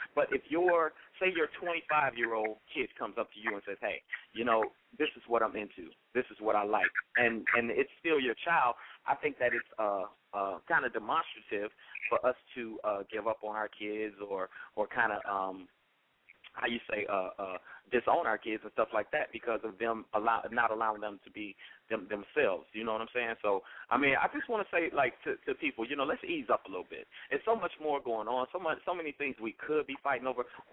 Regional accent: Miami, Florida, United States; Y'all, I'm from Miami, Florida, right?

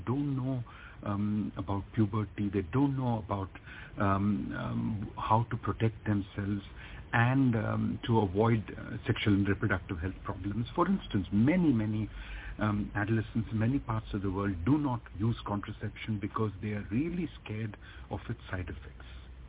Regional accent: Mumbai, Maharashtra, India; I'm 60, and you know, the sexuality education I had when I was a student of 13 in growing up in Bombay in India

